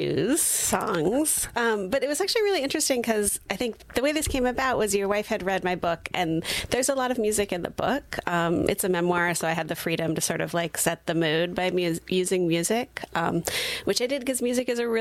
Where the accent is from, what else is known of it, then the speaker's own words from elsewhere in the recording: Santa Cruz, California, United States; also born or lived in Portland, Oregon; Yeah. I grew up in Santa Cruz. And which, you know, has some similar vibes, mm-hmm, as Sonoma County, especially in the West. And I moved around a lot in my 20s. So I lived on the East Coast.